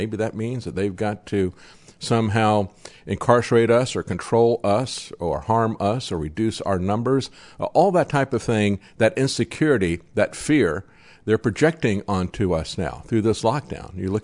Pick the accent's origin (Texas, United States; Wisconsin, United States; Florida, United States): Florida, United States; and I had the same experience when I grew up in Florida.